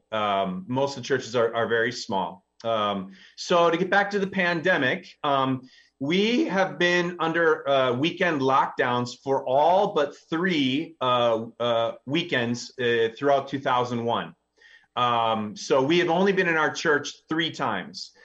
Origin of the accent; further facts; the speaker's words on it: Wisconsin, United States; now in Turkey; It's exciting to be joining you guys from the Middle East, from Turkey. I'm from Wisconsin